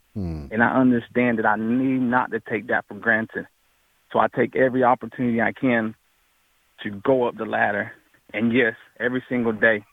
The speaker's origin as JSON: {"language": "English", "country": "Mexico", "said": "I'm from Mexico"}